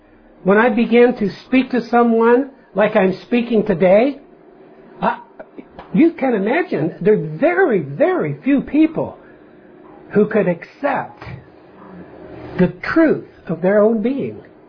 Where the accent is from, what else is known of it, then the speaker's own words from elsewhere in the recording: Zanesville, Ohio, United States; born there; I was born in Zanesville, but I haven't been there. I think I've been there once for just a few minutes in about the last 30 years or so.